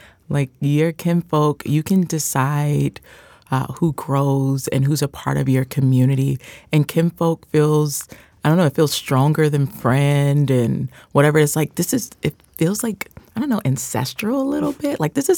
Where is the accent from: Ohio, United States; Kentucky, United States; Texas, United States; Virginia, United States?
Ohio, United States; Yeah, so I grew up celebrating a lot of Black American holidays, and I'm originally from Ohio, so Juneteenth wasn't something that as a child I celebrated